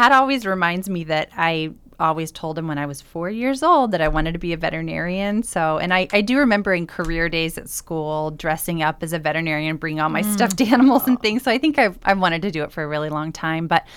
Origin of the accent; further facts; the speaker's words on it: Texas, United States; Well, I'm from Texas, but I really love the Northeast, so I'm happy to be up here.